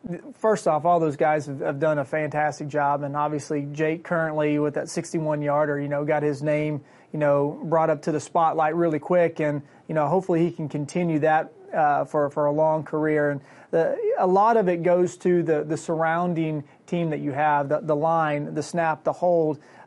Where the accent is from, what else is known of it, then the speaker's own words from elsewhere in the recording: Kentucky, United States; And I grew up in Kentucky with Kaywood Leffert, which was a great call guy.